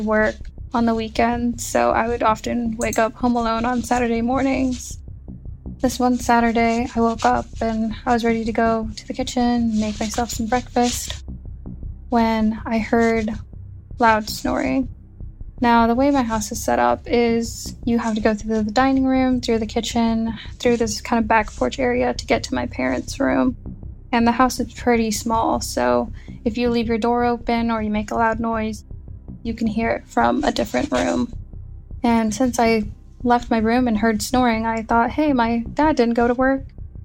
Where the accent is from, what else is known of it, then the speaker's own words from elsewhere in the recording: Dallas, Texas, United States; I'm from Dallas, Texas.